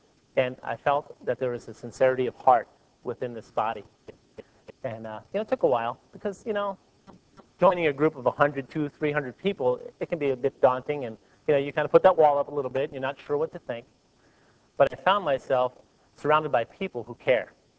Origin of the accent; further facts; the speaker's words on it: New York, United States; I'm from New York, so I never trusted anybody anyhow.